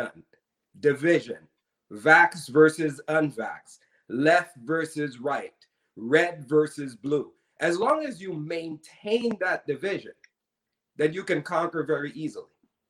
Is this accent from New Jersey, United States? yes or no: no; New York City, New York, United States; I'm originally from New York City, California transplant, so I can definitely appreciate the tyranny that's happening back in my hometown.